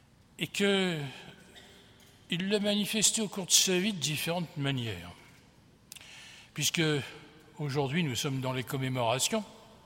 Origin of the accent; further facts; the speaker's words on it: Cambrai, Hauts-de-France, France; écoutez-moi, je suis de Cambrai.